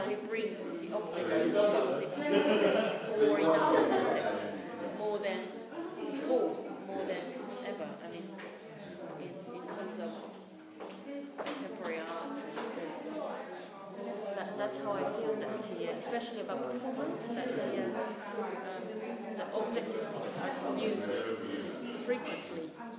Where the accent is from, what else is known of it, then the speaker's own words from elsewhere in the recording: Seoul, South Korea; now in London, United Kingdom; I'm originally from Seoul, Korea, which is a heavily populated city, and now I live in London